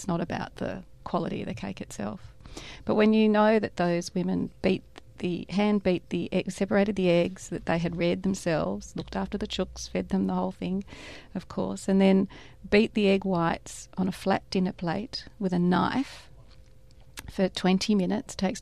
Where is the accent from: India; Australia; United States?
Australia; Melbourne, Victoria; moved away; My mum we grew up in Melbourne